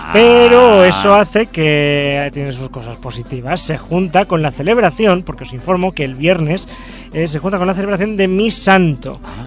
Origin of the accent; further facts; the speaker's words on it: Madrid, Community of Madrid, Spain; Yo soy madrileño